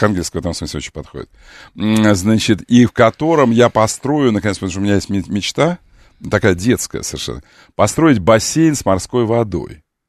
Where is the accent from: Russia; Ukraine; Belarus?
Ukraine; Kerch, Crimea; born there; Я родился в Керчи. Это Крым, чтобы было понятно.